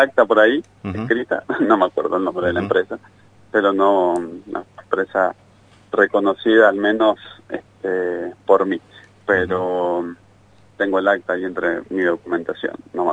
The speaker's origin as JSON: {"language": "Spanish", "town": "Lavalle", "region": "Mendoza", "country": "Argentina", "said": "yo soy de La Valle, en La Valle ha pasado"}